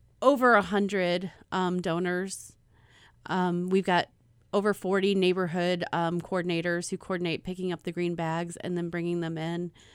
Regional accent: St. Louis, Missouri, United States; now in Roseburg, United States; No, we moved here in May. I am from St. Louis.

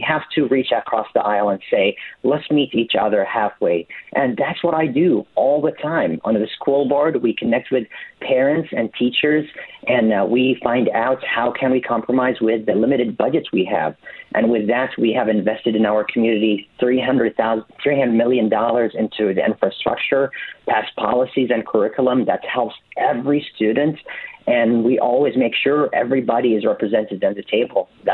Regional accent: Tucson, Arizona, United States; born there; now in Oregon, United States; I was born in Tucson, Arizona, lived abroad, and came back to the United States and called Oregon home exactly 10 years, almost to the day.

